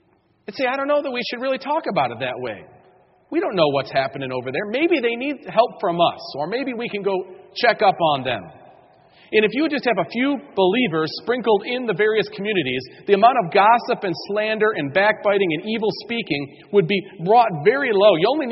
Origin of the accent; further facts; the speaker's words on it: New York, United States; I mean, I grew up in New York State.